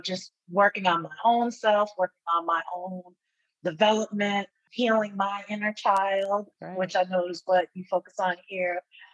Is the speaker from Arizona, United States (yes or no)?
no; Atlanta, Georgia, United States; I am just a Southern girl born and raised in Atlanta, Georgia.